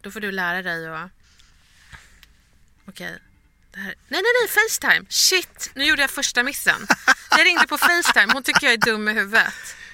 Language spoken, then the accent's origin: Swedish; Bredäng, Stockholm County, Sweden; Vi är från Bredäng och har tagit sig en liten bit.